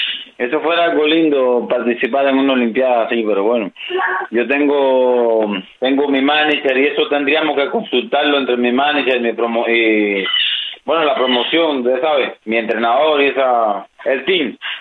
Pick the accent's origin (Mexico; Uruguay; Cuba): Cuba; now in United States; yo soy cubano, me gustaría representar, pero bueno, yo vivo aquí en los Estados Unidos.